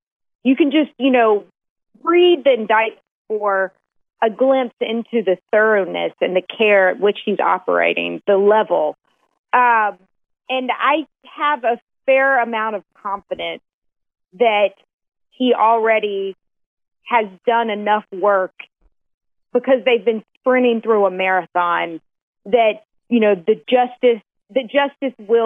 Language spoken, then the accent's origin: English; Mississippi, United States; You know, I grew up in Mississippi. I grew up around guns.